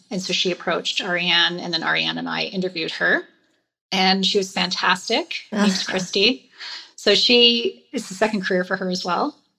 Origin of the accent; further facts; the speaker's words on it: Canada; I'm just Canadian.